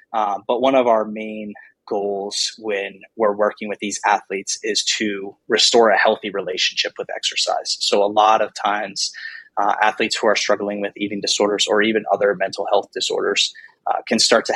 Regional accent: Connecticut, United States; moved away as an adult; I'm from the East Coast originally, so I'm originally from Connecticut. I went to school out there.

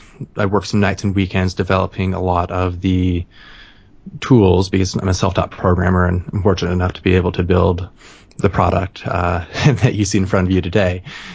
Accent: Montana, United States; I worked for a nonprofit out west in my home state of Montana.

